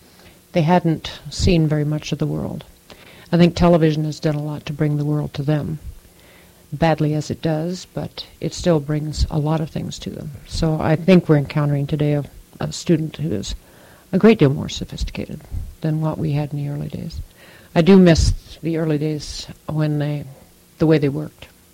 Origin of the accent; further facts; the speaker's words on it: Iowa, United States; moved away; Well, my background, I'm originally from Iowa. We moved here in 1959.